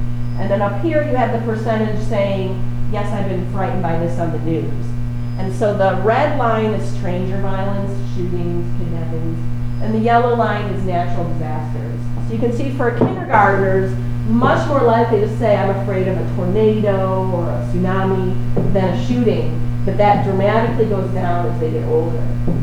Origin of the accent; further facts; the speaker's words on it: Illinois, United States; I grew up in Illinois, and my classroom also happened.